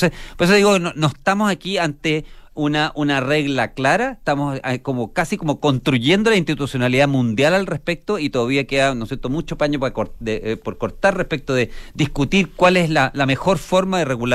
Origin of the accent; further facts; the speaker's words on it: Chile; lo que exigimos como chilenos es que cumplan las leyes chilenas